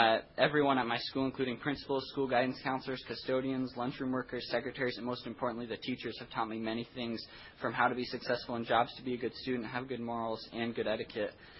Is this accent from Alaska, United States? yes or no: yes; Kenai, Alaska, United States; So I was born and raised on the Kenai Peninsula, Kenai specifically.